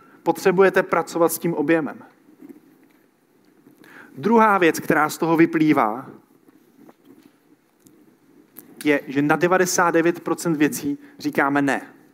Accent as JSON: {"language": "Czech", "town": "Kadaň", "region": "Ústí nad Labem Region", "country": "Czechia", "said": "Já jsem z Kadaně, 20 minut do Karlových Varů, hodinu do Ústí, hodinu do Prahy."}